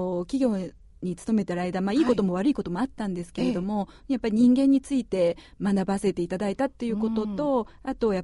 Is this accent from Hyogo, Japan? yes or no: yes; Kobe, Hyogo, Japan; 私の出身地は神戸 で、